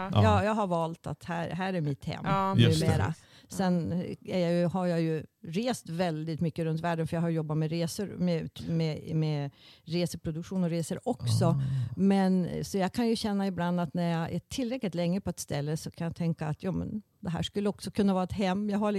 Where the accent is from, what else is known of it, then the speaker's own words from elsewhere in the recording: Västerbotten County, Sweden; Jag är född i Västerbotten, mitt mellan Umeå och Skellefteå, vid E4-an. Det här med jag har bott vid en landsväg i hela mitt liv, verkligen.